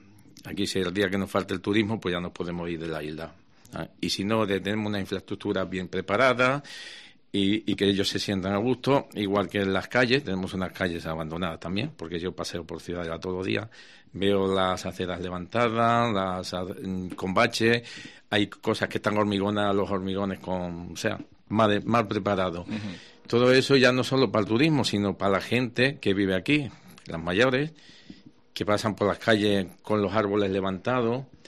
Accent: Córdoba, Andalusia, Spain; born there; now in Menorca, Spain; Nací en Córdoba, para que todo el mundo lo sepa. Llevo 35 años en Menorca

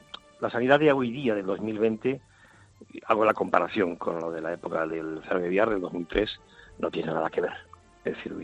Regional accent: Spain; now in China; Yo soy español. Yo soy español, residente con mi sociedad aquí en China

